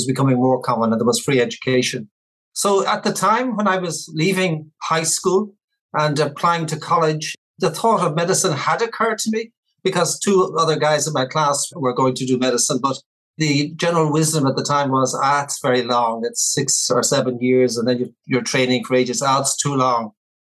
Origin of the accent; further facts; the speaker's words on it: Dublin, Leinster, Ireland; I grew up in Dublin, Ireland, in a lower middle class, I would say, type of suburb. Two of them, actually, but they were similar enough.